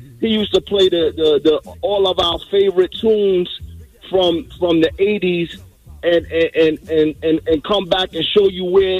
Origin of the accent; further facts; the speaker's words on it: Brooklyn, New York, United States; I grew up in Brooklyn and I'm 47 right now. So when I was in junior high school and … coming up, I went to school down by Fort Greene, Brooklyn.